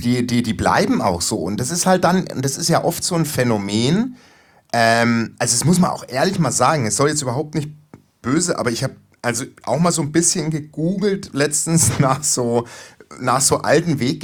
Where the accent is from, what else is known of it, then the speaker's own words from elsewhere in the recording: Coburg, Bavaria, Germany; Weil in Coburg, wo ich herkomme.